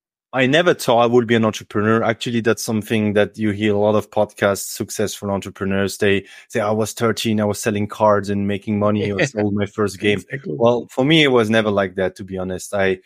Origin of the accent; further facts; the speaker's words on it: France; also born or lived in Mulhouse / Freiburg; I grew up in France in a small village, then moved to a city a little bit bigger called Mulhouse, and then to Freiburg to the binational degree